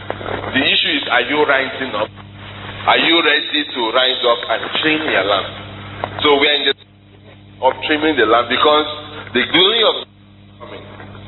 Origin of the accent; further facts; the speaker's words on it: Nigeria; When I go out in the morning, I think I'm a Nigerian.